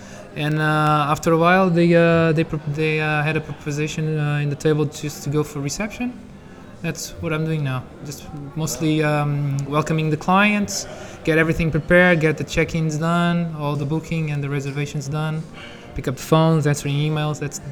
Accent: Lisbon, Portugal; I was born and raised in Lisbon.

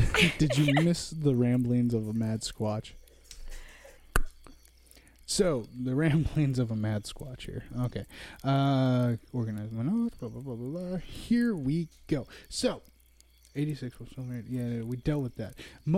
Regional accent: Kansas, United States; We're from Southeast Kansas, okay?

